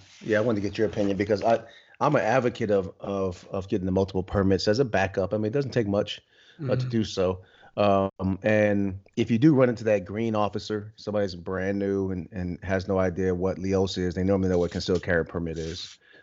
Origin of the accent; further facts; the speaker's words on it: New Jersey, United States; You know, I'm from New Jersey, so I go back there to see family often.